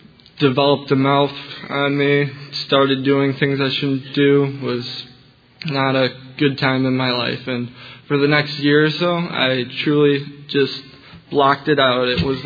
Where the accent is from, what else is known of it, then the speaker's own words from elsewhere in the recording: Wilmington, Illinois, United States; I'm 17. I come from Wilmington, Illinois. I go to a small home church there.